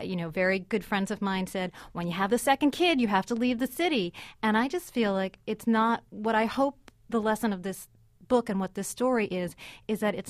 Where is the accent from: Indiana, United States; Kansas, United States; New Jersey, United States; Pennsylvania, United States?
New Jersey, United States; Jersey City; I grew up in Jersey City, New Jersey. I grew up without a dad.